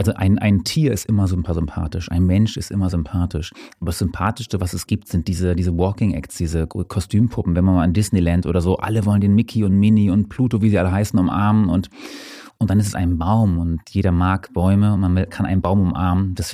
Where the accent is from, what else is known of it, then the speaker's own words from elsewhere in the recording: Hamburg, Germany; als Hamburger, die wir uns jetzt hier nur in der Stadt befinden